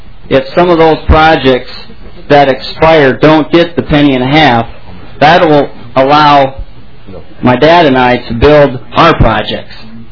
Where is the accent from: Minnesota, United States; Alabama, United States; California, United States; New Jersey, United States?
Minnesota, United States; Blue Earth; I'm from Blue Earth, Minnesota